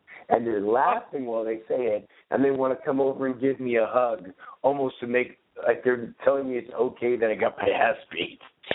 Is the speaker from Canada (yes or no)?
yes; Toronto, Ontario, Canada; I grew up in Toronto, Canada.